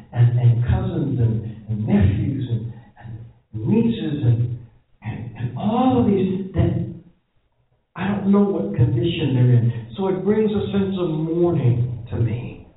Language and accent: English; New Orleans, Louisiana, United States; I'm from New Orleans, and I know that that city thrives